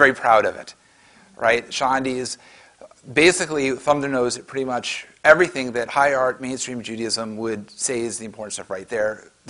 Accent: Connecticut, United States; a fellow named … out of Connecticut, which is where I grew up, so a little nod to my hometown.

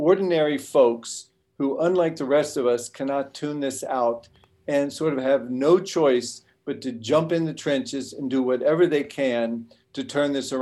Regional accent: Cincinnati, Ohio, United States; Well, I'm 66. I was growing up in Cincinnati, Ohio, and I had just gotten my license to drive.

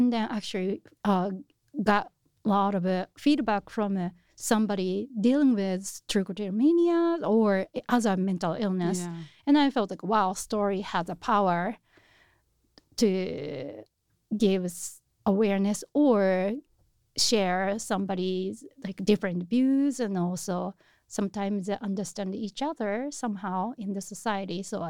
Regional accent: Japan; English is a second language; moved away as an adult; now in United States; So I'm a Japanese. I was born in Japan, and back in 2005, I moved to the United States, and then I came here for to go to a college

